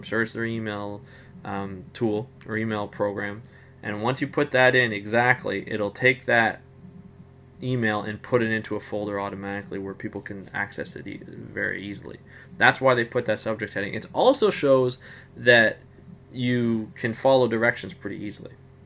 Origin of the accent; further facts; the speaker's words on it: Canada; if I'm Canadian, I already have an X against me because I'm Canadian.